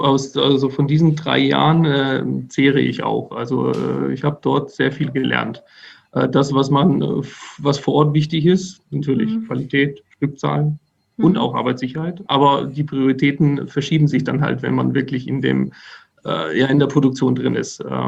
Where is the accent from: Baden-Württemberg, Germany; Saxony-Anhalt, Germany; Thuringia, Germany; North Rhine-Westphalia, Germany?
Baden-Württemberg, Germany; born there; Dort habe ich 2009 angefangen zu arbeiten, am Standort in Neckarsulm. Das ist 2 Ortschaften von meinem Geburtsort entfernt auch.